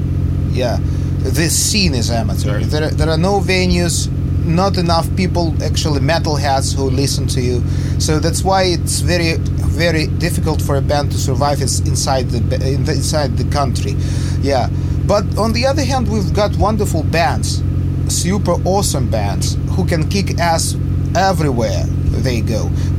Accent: Donetsk Oblast, Ukraine; we come from the east of Ukraine, mm-hmm. we come from the Donetsk region, which is now an area of military conflict.

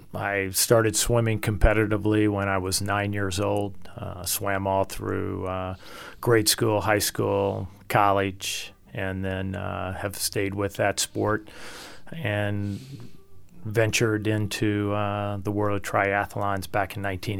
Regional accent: Evansville, Indiana, United States; born there; also born or lived in St. Louis; I was born in Evansville, Indiana.

